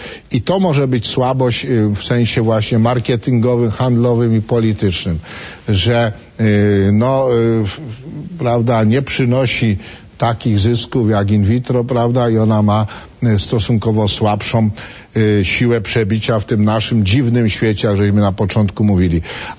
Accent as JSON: {"language": "Polish", "town": "Kraków", "region": "Lesser Poland", "country": "Poland", "said": "ja jestem z Krakowa, to z Krakowa"}